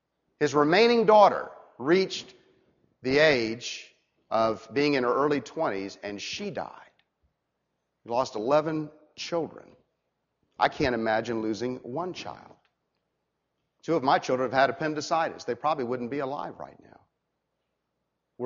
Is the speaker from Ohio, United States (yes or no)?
no; Orlando, Florida, United States; also born or lived in Miami; I was born in Miami and reared in Orlando. I'm a native Floridian.